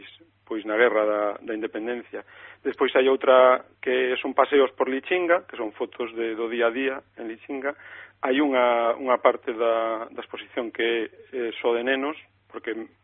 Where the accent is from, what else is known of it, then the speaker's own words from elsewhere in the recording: Vigo, Galicia, Spain; porque eu son de Teis, entón, que Teis, que Vigo